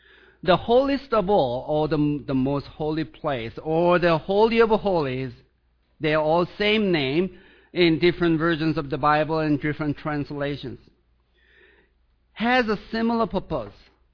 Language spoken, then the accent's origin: English; Seoul, South Korea; As I was growing up in Seoul, South Korea, I used to go to the hospital a lot.